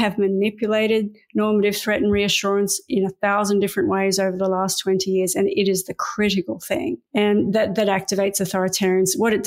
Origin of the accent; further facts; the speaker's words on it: United Kingdom; And so now we're British and we've done things